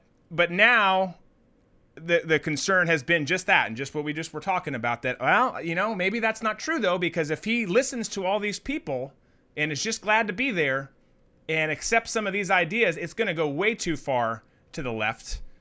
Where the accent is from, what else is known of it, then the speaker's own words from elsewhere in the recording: Minnesota, United States; and I'm from Minnesota originally.